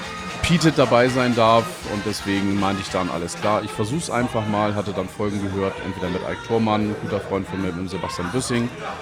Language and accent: German; Hamburg, Germany; Ich bin eigentlich, ich sag mal, recht behütet aufgewachsen am Vorort von Hamburg.